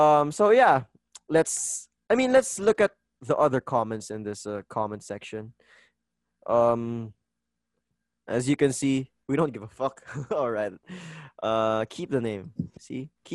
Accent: Philippines; I'm a Filipino and it does not bother me at all.

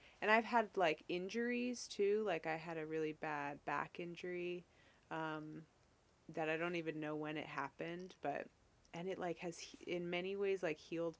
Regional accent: California, United States; I'm from California. And so, and then I think I also just feel like a classic Californian when I say that.

